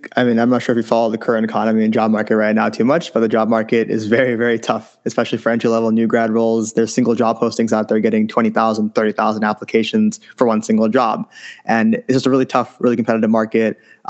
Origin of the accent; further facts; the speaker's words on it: Cupertino, California, United States; now in San Francisco, United States; I am from the Bay Area, from Cupertino, went to Cupertino High School. Went to college, like I said, in Berkeley, and I'm currently living in San Francisco. So Bay Area, love it. Been here my whole life